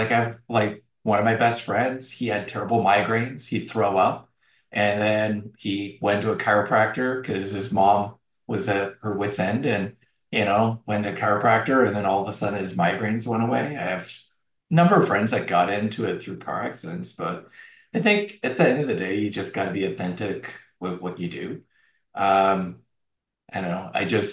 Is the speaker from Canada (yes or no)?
yes; Canada; now in United States; I actually grew up in the middle of nowhere, Canada, and grew up on a farm. A lot of people don't think of me growing up on a farm.